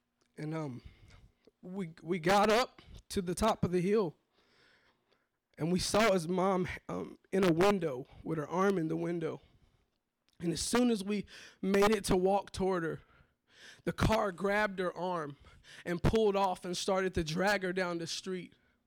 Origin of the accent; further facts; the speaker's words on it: Johnson City, Tennessee, United States; So I was 12 years old. I grew up in Johnson City, Tennessee. I remember growing up in a neighborhood, it was a lot of gang violence, a lot of drugs, crack addiction, really, really prevalent in my neighborhood.